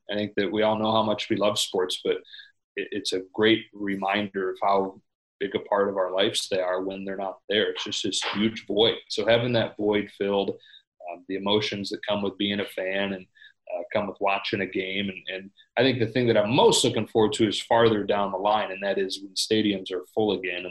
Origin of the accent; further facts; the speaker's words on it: Midwest, United States; We're all from the Midwest, and it has some of that Midwest feel to it.